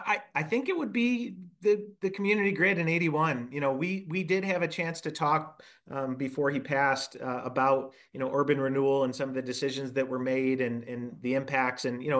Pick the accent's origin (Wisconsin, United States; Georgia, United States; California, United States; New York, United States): New York, United States; Syracuse; growing up in Syracuse, you're familiar with the history of most people are familiar with the history of the Erie Canal.